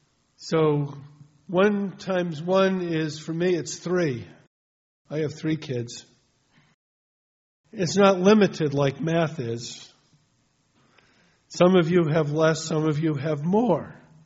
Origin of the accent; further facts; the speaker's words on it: Massachusetts, United States; But the fact that she was from Massachusetts, there was an automatic bond there. You're from my home state.